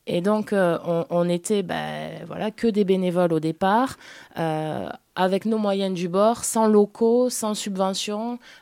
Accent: Agen, Nouvelle-Aquitaine, France; Sur mon territoire, sur la Genée, parce que je suis d'Agen.

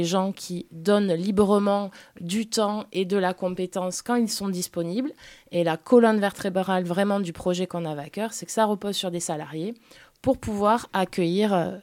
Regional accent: Agen, Nouvelle-Aquitaine, France; Sur mon territoire, sur la Genée, parce que je suis d'Agen.

